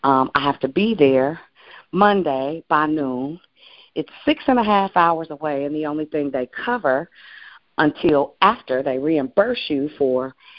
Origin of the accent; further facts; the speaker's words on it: Richmond, Virginia, United States; and y'all know I'm from Richmond hard down, and I know how to make stuff happen.